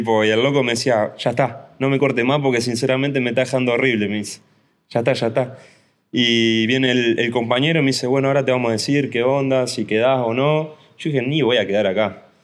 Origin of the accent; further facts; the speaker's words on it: Uruguay; yo vengo de Uruguay